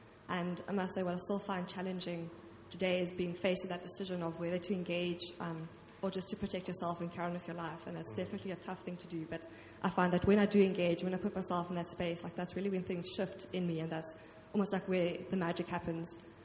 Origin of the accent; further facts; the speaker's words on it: Pretoria, Gauteng, South Africa; moved away as an adult; now in Cape Town, South Africa; I come from Pretoria, and then after my gap year, I came to Cape Town to study at UCT 6 years ago.